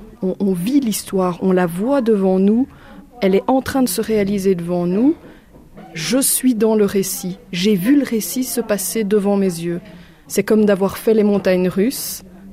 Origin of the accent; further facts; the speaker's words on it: Belgium; De Belgique.